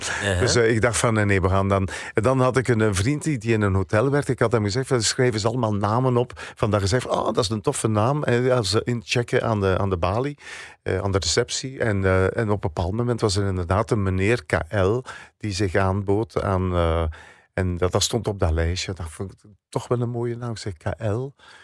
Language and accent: Dutch; Oudenaarde, Flanders, Belgium; Ik ben opgegroeid in Eename, Oudenaarde. Dat is bij een deelgemeente van Oudenaarde, in de Vlaamse Ardennen.